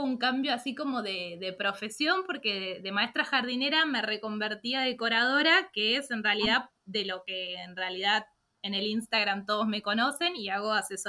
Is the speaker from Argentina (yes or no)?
yes; Buenos Aires, Argentina; moved away as an adult; also born or lived in France; yo en realidad soy argentina, de Buenos Aires, estudié y me recibí de maestra jardinera.